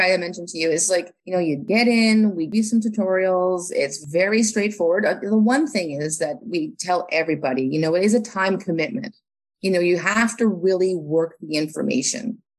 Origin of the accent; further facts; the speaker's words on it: Vancouver, British Columbia, Canada; I'm originally from Vancouver